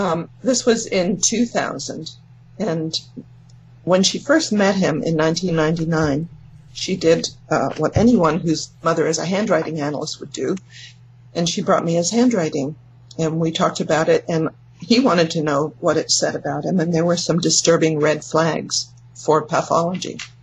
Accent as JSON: {"language": "English", "region": "England", "country": "United Kingdom", "moved": "yes", "lives_now": "California, United States", "said": "Well, I'm from England, but yeah. I know I don't sound like it anymore, because I've been here for more than 50 years in California. I grew up as a Jehovah's Witness."}